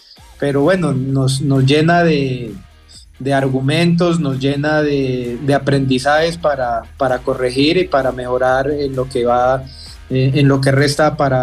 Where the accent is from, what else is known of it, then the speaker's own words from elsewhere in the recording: Colombia; Como colombiano lo digo, he buscado en mi país